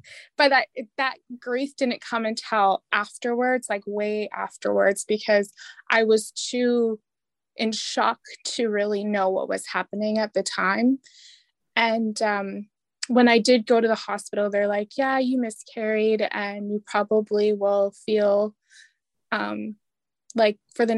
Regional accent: Ontario, Canada; now in Sault Ste. Marie, Canada; I'm from Kashkizogging First Nation, which is located north of Thunder Bay in Ontario. I currently reside in Bawating, which is also known as Sault Ste. Marie. It's at the top of the Mitt of Michigan, but on the Canadian side.

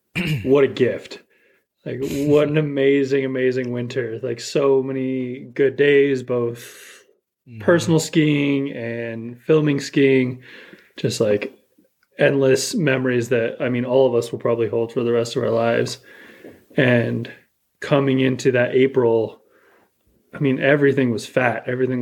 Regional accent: Durango, Colorado, United States; now in Silverton, United States; I grew up down in Durango, and my mom is Ute and Pueblo and Basque, and my dad's Irish, and I've been living up in Silverton for the past 4 years

